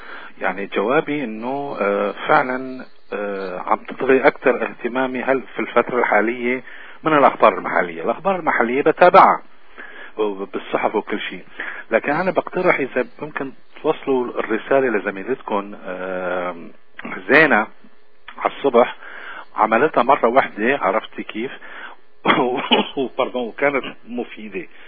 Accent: Syria; كإنسان كمواطن سوري وعندي أهل وأصدقاء وأقارب

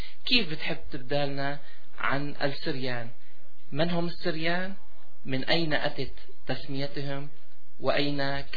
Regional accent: Syria; التي عايشتنا ولا زالت تعايشنا على امتداد التاريخ الطويل في بلدنا سوريا.

